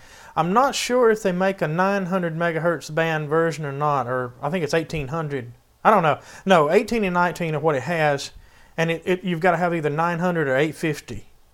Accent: Hoover, Alabama, United States; accent: southern; Mr. Mosen loves my southern accent. … from Hoover, Alabama.

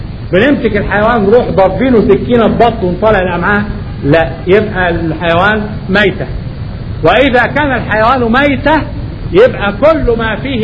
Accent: Upper Egypt, Egypt; اللي بيسموها في الفلاحين عندنا في الصعيد المنفحة

